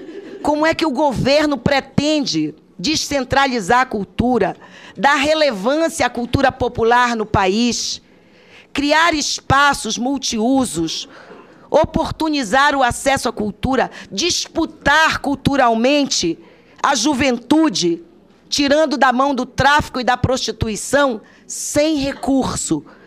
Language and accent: Portuguese; Pará, Brazil; Eu sou da região amazônica, sou do Pará